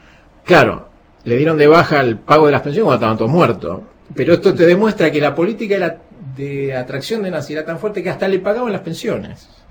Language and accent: Spanish; Argentina; Porque soy argentino